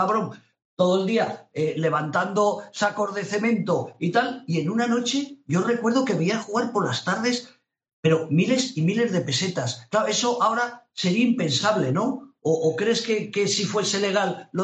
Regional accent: Caspe, Aragon, Spain; yo estoy pensando en mi pueblo, en Caspe

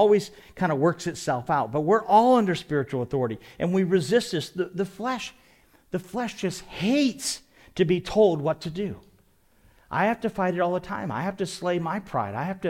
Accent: Maine, United States; I grew up in New England, in Maine, and when my wife, who grew up in Alabama, would go see my family

